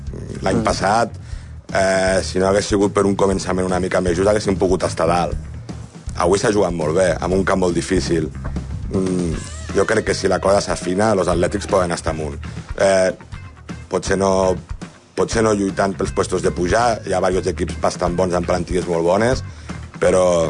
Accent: Móra la Nova, Catalonia, Spain; jo sóc molt de Móra la Nova.

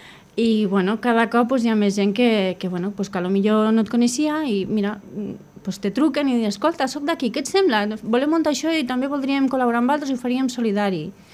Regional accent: Móra la Nova, Catalonia, Spain; jo sóc de Móra la Nova, però el meu home és de Ginestà

